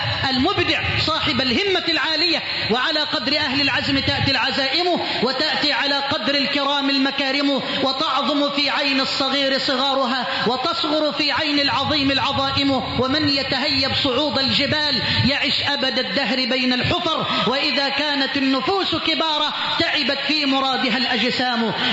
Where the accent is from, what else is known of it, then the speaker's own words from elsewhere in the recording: Egypt; اللهم اجعل بلدنا مصر واحة للأمن والأمان